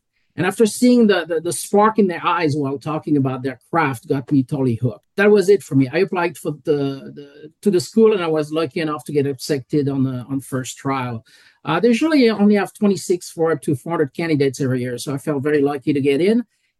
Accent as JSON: {"language": "English", "region": "Grand Est", "country": "France", "tie": "born or raised there", "said": "Well, growing up in Champagne, the first answer is it's cold."}